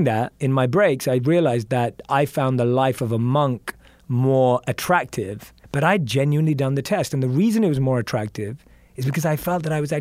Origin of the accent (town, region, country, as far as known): London, United Kingdom; born or raised there